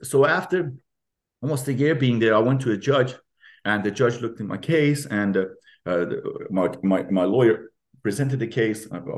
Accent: Iran; English is a second language; now in United States; I come from Iran. I come from a different culture. And I've come here

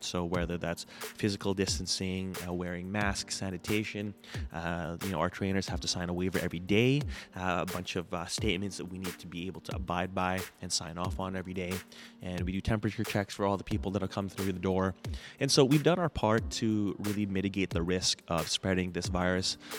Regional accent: Surrey, British Columbia, Canada; I'm from Vancouver, or the suburb of Vancouver, Canada, in South Surrey.

